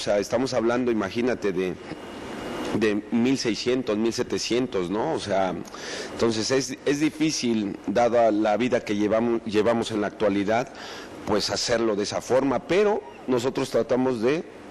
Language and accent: Spanish; Mexico; O sea, no me atrevo como mexicano.